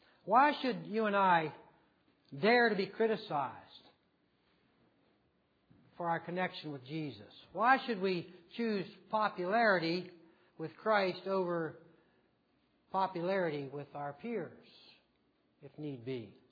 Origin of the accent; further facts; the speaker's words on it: Frostburg, Maryland, United States; I was visiting Frostburg not long ago, and we plan on going there again next weekend, my hometown.